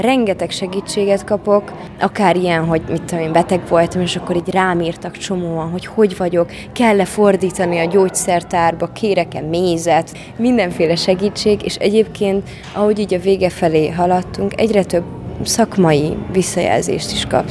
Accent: Budapest, Hungary; én Budapesten nőttem fel, ott jártam iskolába, egyetemre, ott is voltam gyakorlaton színházba

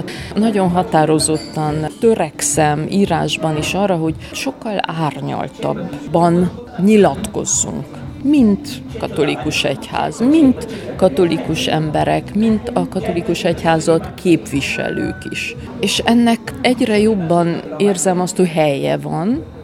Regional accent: Cluj-Napoca, Cluj County, Romania; Én azért egy kolozsváriként egyrészt egy sokkal vegyesebb közegből, és egy sokkal kevésbé egyértelmű nemzetiségi, de hitvilág háttérből is jövök.

